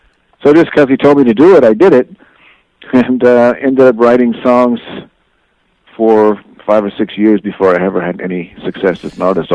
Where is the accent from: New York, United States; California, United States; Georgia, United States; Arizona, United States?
Arizona, United States; Phoenix; moved away as an adult; I was raised in Phoenix, Arizona, and after high school, I came to Hollywood to seek my fortune.